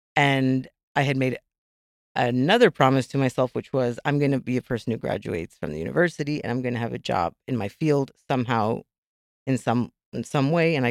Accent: U.S. Virgin Islands; now in United States; In the Virgin Islands. And remember, I'm not like a young person, so not like the youngest.

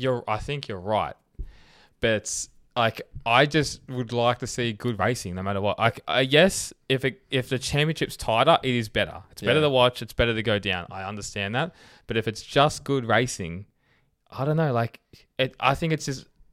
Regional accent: Australia; As an Aussie, though, I think the only way Aussies turn out

